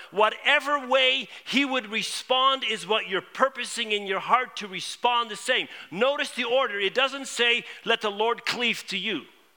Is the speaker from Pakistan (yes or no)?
no; Netherlands; born there; first language Dutch; English is a second language; I was born in Holland, so I knew Dutch.